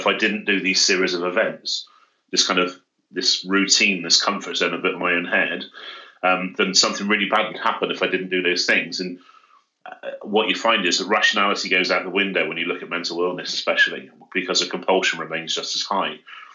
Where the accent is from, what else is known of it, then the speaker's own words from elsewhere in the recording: Kingswood, South West England, United Kingdom; also born or lived in Yate; Yeah, so I was born, I was born in Yates, but then when I was about two, we moved to Kingswood, and most of my kind of childhood was spent in Kingswood, and then ended up coming full circle back in Yates.